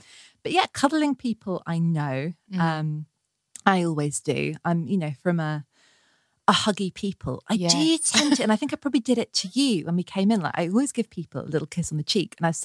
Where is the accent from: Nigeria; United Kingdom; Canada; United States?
United Kingdom; Dorset, South West England; born or raised there